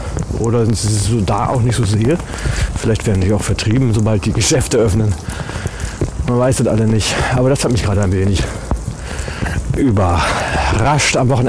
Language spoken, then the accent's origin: German; North Rhine-Westphalia, Germany; Ja, ich bin Westfale, ich kenne das alle nicht.